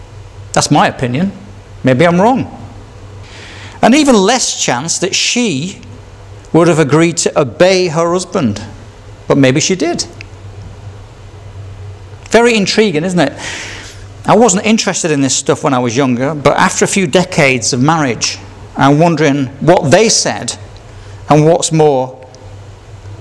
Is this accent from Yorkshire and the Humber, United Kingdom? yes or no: yes; Yorkshire and the Humber, United Kingdom; being a Yorkshireman, I probably would have remembered that.